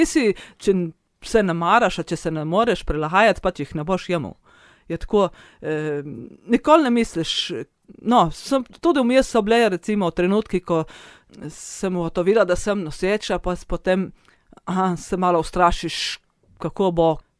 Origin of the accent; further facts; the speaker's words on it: Seniški Breg, Gorizia, Slovenia; now in Kanalski Lom, Slovenia; sama izhajam iz Seniškega Brega, iz družine, ker so bile 3 sestre.